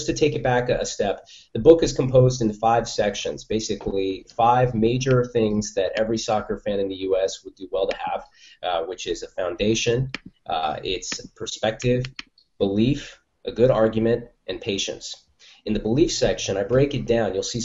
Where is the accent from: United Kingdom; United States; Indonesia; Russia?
United States; Pacific Northwest; Growing up in the Northwest, the first soccer town USA, obviously, that I heard of was Portland.